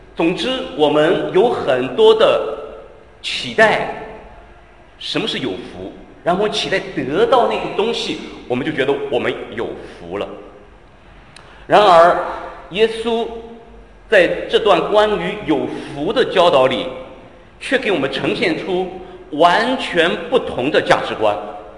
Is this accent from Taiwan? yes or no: no; China; 我们中国人都有一个习俗